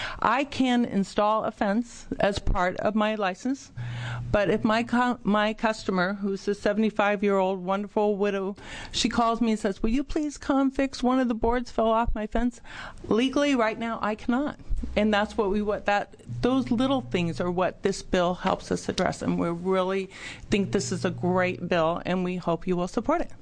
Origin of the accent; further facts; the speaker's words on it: Florence, Oregon, United States; I'm from Florence, Oregon.